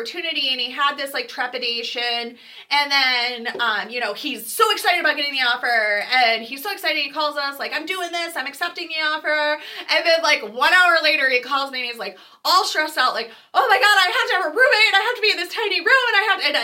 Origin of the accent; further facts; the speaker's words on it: Westland, Michigan, United States; Like, I grew up in Westland, and you knew everybody in Westland and maybe Garden City and Wayne